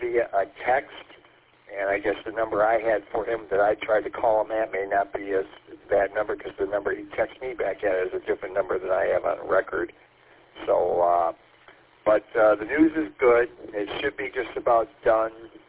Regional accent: St. Clair Shores, Michigan, United States; I usually go to Travis on the east side where I grew up in St. Clair Shores

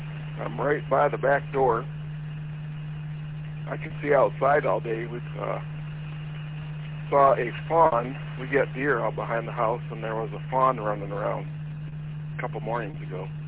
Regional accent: Fenton, Michigan, United States; Yeah, I grew up on Runyon Lake, just south of Fenton.

